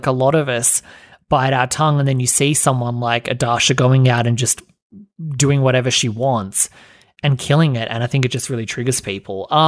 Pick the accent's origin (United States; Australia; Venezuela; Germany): Australia; I'm Australian